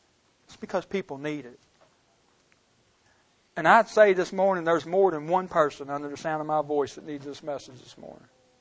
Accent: Portland, United States; Well, God, you got to understand, I grew up in Portland.

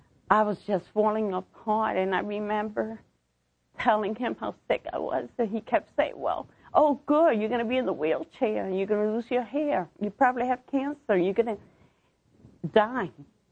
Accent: New York City, New York, United States; born there; I was born in New York City, and I want to share my testimony.

